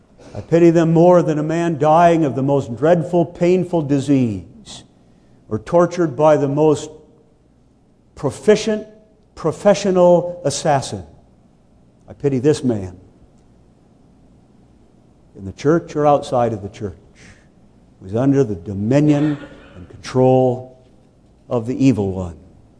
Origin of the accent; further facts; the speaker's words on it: California, United States; A few years ago, we visited my hometown in California.